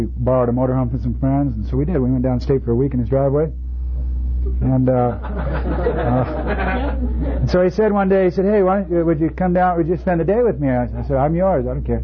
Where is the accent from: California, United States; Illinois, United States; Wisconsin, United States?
California, United States; Monterey; I grew up in Monterey. It was a heavy fishing town at that time, and a lot of Italian folks